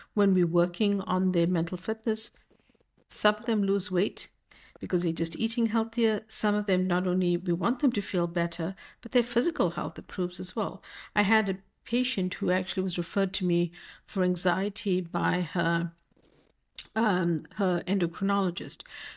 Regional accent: South Africa; moved away as an adult; I grew up in South Africa before I had the opportunity to study in Boston. And I grew up as a child in apartheid, not really understanding why the color of my skin mattered to things I was permitted to do and not permitted to do.

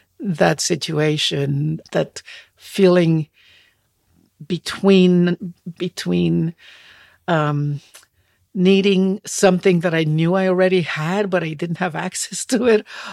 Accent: Puerto Rico; now in United States; because I live in the United States that it is like it's a different person. Yeah. So that sense that I'm coming from Puerto Rico, just being on that plane, I became someone different.

